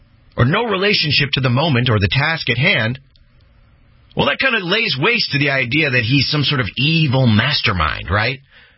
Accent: Miami, Florida, United States; I never really fit in South Florida, which is where I grew up. I grew up in Miami, but I never really fit in down there for some reason.

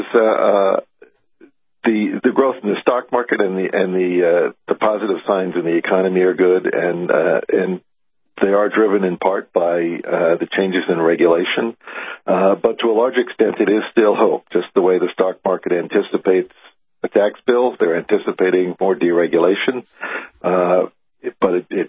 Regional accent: Brooklyn, New York, United States; I'm also a Dodgers fan, but because I grew up in Brooklyn, New York.

